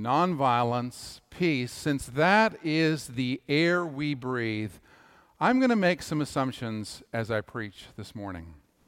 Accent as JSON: {"language": "English", "country": "Canada", "tie": "born or raised there", "said": "because I grew up in Canada and I think I'm still a Canadian citizen"}